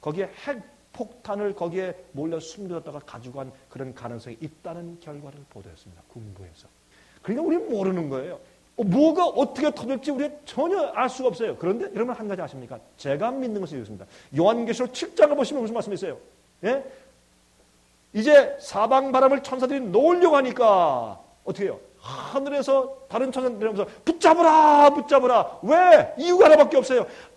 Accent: South Korea; now in United States; 저는 미국에서 32년 살았습니다.

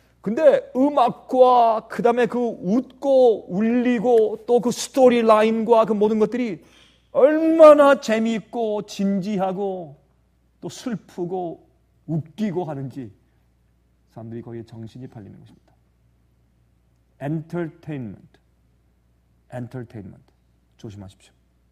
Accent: South Korea; 물론 다른 외국에 다 마찬가지겠으나 특별히 우리는 한국 사람 아닙니까?

